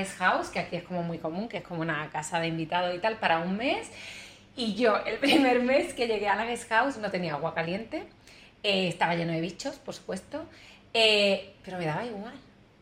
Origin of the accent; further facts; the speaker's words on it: Málaga, Andalusia, Spain; now in Indonesia; soy de España, de Málaga, del sur. Y llegué a Bali hace 5 meses, bueno, 6 ya. Yo llegué en noviembre